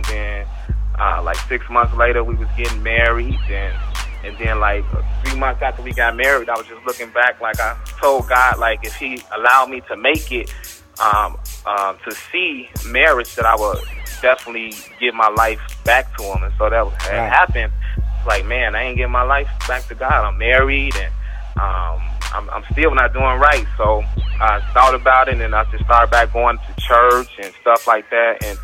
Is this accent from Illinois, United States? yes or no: yes; Chicago, Illinois, United States; But my testimony is I grew up in Chicago. I was raised by my mother.